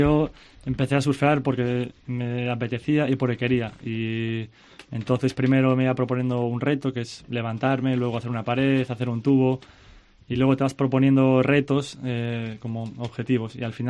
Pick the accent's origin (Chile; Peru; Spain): Spain; A Coruña, Galicia; yo nací en Coruña, vivía enfrente a la playa